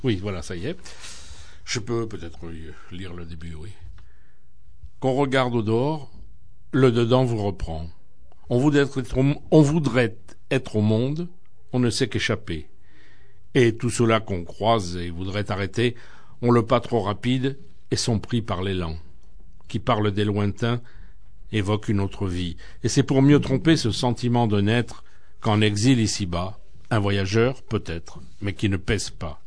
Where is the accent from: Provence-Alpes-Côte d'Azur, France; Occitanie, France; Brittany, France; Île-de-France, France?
Île-de-France, France; Paris; moi je suis né à Paris, j'ai vécu à Paris jusqu'à 11 ans, donc j'ai des souvenirs d'enfance.